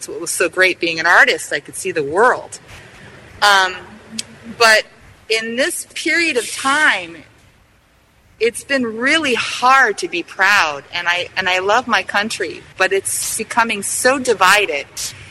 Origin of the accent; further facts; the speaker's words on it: San Francisco, California, United States; And I grew up in San Francisco. I'm Sicilian, Italian, and Scottish. And my family is second generation.